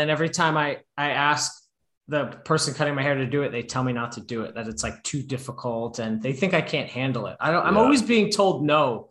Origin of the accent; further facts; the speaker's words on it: New York, United States; I mean, like I'm from the New York area as well, but wasn't from that part of New York.